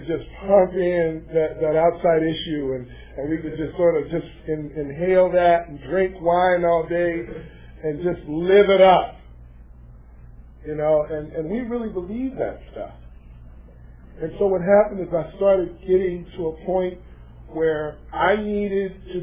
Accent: Los Angeles, California, United States; I remember just living in Watts, and I come from the Jordan Downs housing project. I lived in that community for 14 and a half years

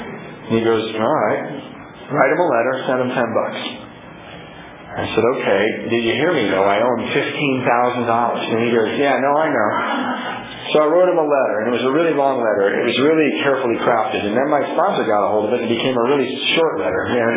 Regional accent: Ireland; You know, and I'm full of sarcasm. I'm Irish.

